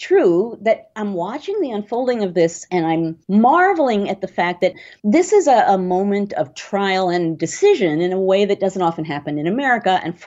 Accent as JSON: {"language": "English", "country": "United States", "said": "part of me, just as an American, is very anxious."}